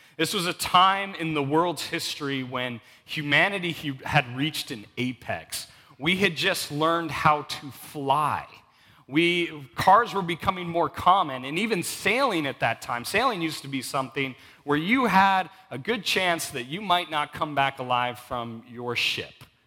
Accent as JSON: {"language": "English", "region": "Alaska", "country": "United States", "said": "we'd probably call it a hill, not a mountain, because we're from Alaska"}